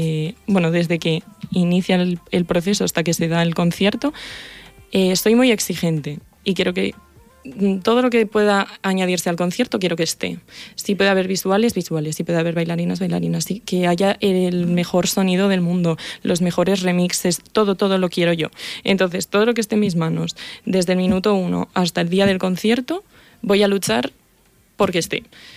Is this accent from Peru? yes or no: no; Basauri, Basque Country, Spain; yo soy de Basauri y pues unos artistas locales de allí me invitaron a hacer unos conciertos